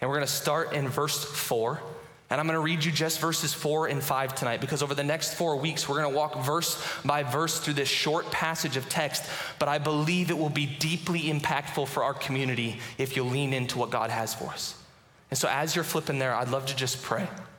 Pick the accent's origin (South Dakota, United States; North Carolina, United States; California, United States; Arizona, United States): South Dakota, United States; Sioux Falls; I never wanted to come to SDSU. I'm from Sioux Falls. Any Sioux Falls people in here?